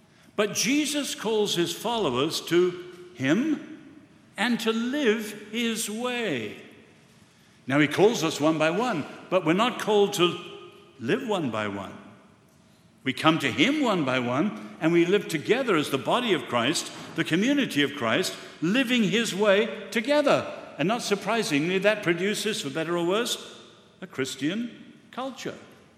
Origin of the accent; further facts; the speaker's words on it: Ireland; And I'm proud to say as an Irishman, they came down in missionaries and little flimsy coracles and sailed to France.